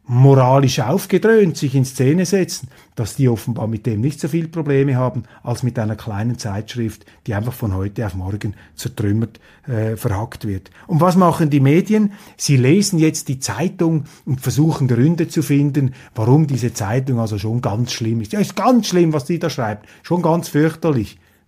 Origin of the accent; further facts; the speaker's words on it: Switzerland; das denke ich jetzt einfach hier als Schweizer